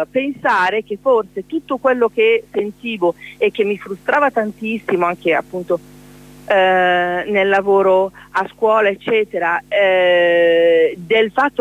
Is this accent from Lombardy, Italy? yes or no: no; Bologna, Emilia-Romagna, Italy; Io vengo da Bologna